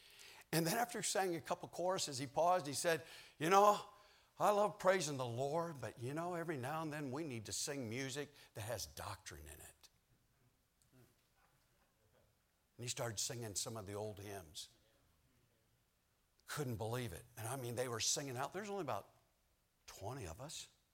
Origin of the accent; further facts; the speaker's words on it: Chicago, Illinois, United States; from the South Side of Chicago.